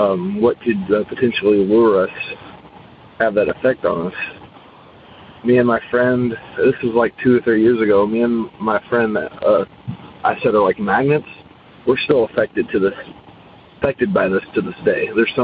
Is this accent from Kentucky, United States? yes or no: yes; Louisville, Kentucky, United States; I'm from Louisville, Kentucky.